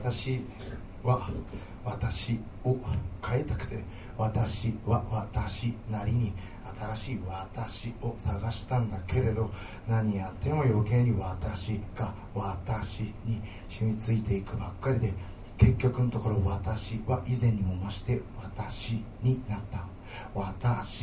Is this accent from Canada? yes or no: no; Chiba, Japan; 僕は千葉県生まれ育ちで在住ですけど、あんまり方、まあ、方言って言い方もどうなのかあれなんですけど、方言らしい方言もなくて